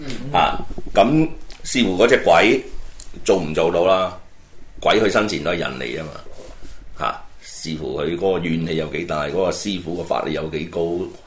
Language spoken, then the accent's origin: Cantonese; China; 我是中國人